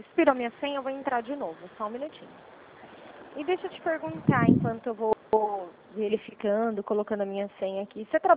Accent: Capivari, São Paulo, Brazil; eu sou daqui da cidade vizinha aí, de Salto, né? Eu sou de Capivari.

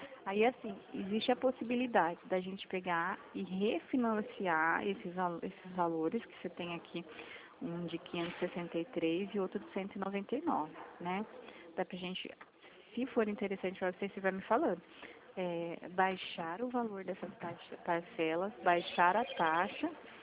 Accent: Piracicaba, São Paulo, Brazil; Eu sou, na verdade, eu sou de Piracicaba.

